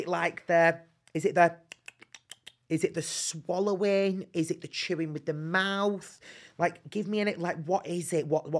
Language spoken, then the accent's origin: English; Bolton, North West England, United Kingdom; I'm from Bolton, so you know that posh is my first language.